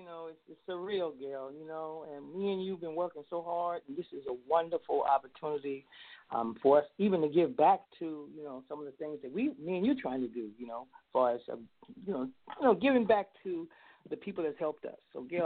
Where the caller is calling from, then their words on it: California, United States; Out here in sunny California, we're having an Indian summer.